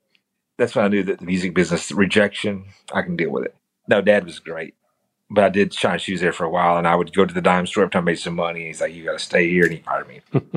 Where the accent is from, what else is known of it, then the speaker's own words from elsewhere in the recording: Donovan, Missouri, United States; So we grew up in the same town. So we grew up in Donovan. Donovan, Missouri is our hometown. It's a beautiful little town in southeast Missouri.